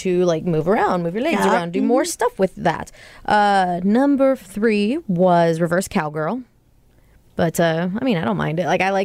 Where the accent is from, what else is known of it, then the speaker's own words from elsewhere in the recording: the South, United States; I'm from the South, so the most insulting thing you can say is bless your heart